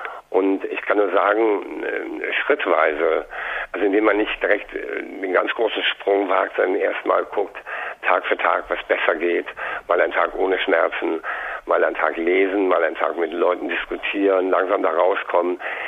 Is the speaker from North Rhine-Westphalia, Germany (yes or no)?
yes; Bonn, North Rhine-Westphalia, Germany; Ich komme aus Bonn, muss man dazu sagen.